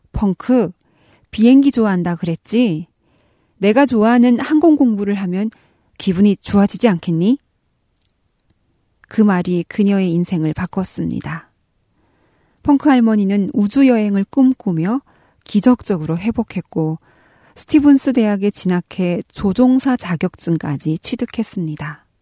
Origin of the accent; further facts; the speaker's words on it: North Korea; now in South Korea; 저는 탈북민 방송원